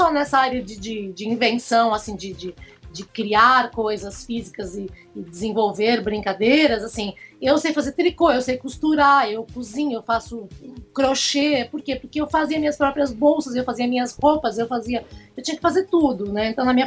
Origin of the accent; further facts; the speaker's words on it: Guarulhos, São Paulo, Brazil; Eu nasci em Santana. Santana. Na Zona Norte. Uhum. E aí a gente morava em Vila Galvão, minha mãe até hoje mora em Vila Galvão, em Guarulhos.